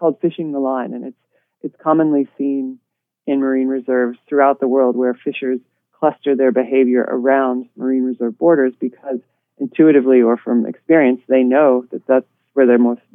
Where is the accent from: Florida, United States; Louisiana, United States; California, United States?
Louisiana, United States; New Orleans; I grew up fishing in New Orleans down there, but all I ever caught was mullet.